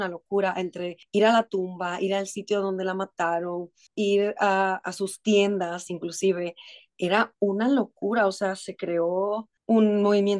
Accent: Dominican Republic; yo soy de República Dominicana y en nuestra historia de nuestro país tienen un lugar muy importante

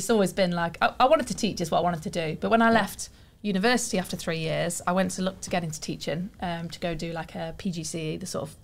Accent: Derby, East Midlands, United Kingdom; we're from Derby

